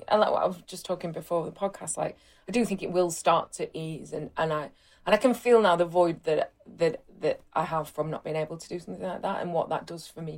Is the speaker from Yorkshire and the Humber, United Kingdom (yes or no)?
yes; Rotherham, Yorkshire and the Humber, United Kingdom; I did have this T-shirt that said Rotherham is the new Berlin